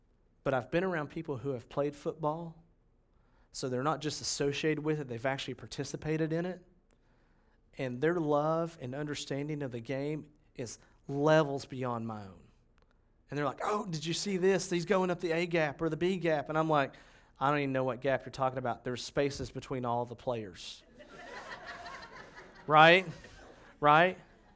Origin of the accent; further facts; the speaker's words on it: Knoxville, Tennessee, United States; I get so much identity from them because I grew up in Knoxville, and I love that ugly, gaudy color of orange.